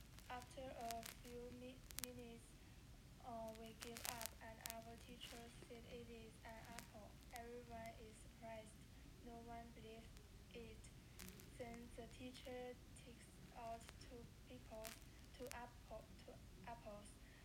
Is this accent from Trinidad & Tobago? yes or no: no; Shandong, China; English is a second language; I grew up in Shandong, a not so famous city compared to Beijing, Shenzhen, and Shanghai.